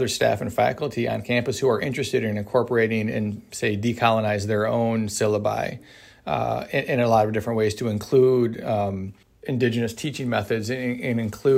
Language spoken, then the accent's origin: English; Michigan, United States; I am from the Bawating Anishinaabe Nation, federally recognized as the Sault Ste. Marie Tribe of Chippewa Indians.